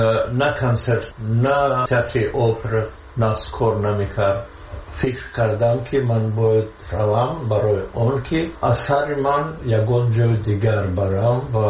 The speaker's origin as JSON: {"language": "Persian", "country": "Tajikistan", "moved": "yes", "said": "که این وطن من، وطن همچون مادر یکتا و هم من روزی از این که من تاجیکم"}